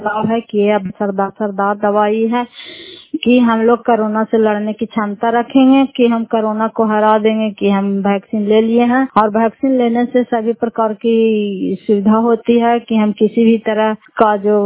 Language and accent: Hindi; Bihar, India; घर पर जयपुर पन्ना जिला नालंदा कराटा स्वयं ब्लॉक की निवासी हूँ। और मैं अभी सबचक गांव में आई हूँ